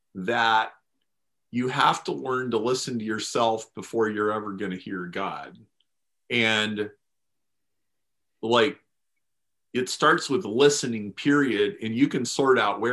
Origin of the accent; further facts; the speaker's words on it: Lincoln, Nebraska, United States; I grew up in Lincoln, Nebraska. Lincoln is a Nebraska. It's a very like egalitarian place. It's a more religious place than average. It's very conservative.